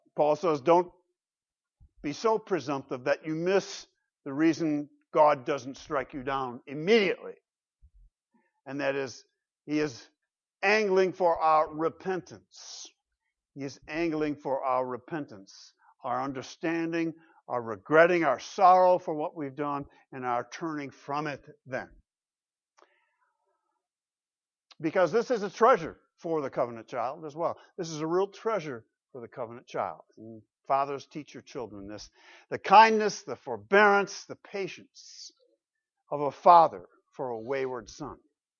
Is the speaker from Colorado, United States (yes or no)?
no; Grand Rapids, Michigan, United States; Not if you come from Grand Rapids, Michigan, raised there myself as well, where indeed, in my hometown of Grand Rapids, amongst the Dutch Reformed